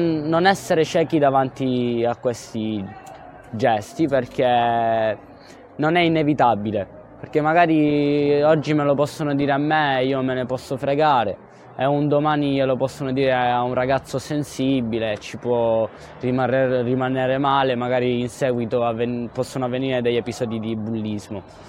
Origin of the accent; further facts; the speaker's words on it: Romania; Italian is a second language; now in Italy; Ma anche nel mio stesso paese c'era una forma di razzismo, perché essendo rumeno